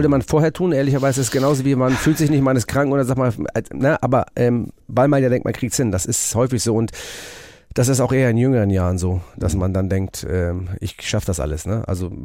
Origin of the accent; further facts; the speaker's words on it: Hamburg, Germany; Ich bin Hamburger, genau.